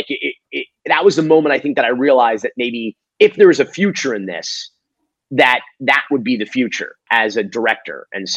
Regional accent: North Miami Beach, Florida, United States; also born or lived in Fort Myers; I was born in Fort Myers, Florida, on the West Coast, and my family moved down to Miami, North Miami Beach, to be precise, a city with beach in its name and no beach in its borders.

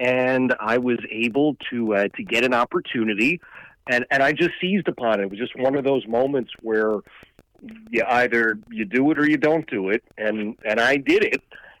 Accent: Philadelphia, Pennsylvania, United States; I could start at the beginning. I grew up in Philadelphia, and I spent some time many years ago

